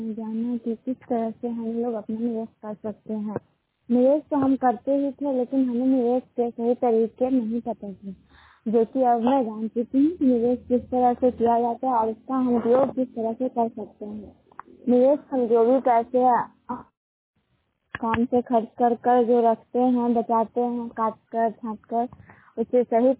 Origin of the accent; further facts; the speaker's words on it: Bihar, India; धर्मनामा है, जिला नालंदा, मैं नूरपुरा प्रखंड से हूँ।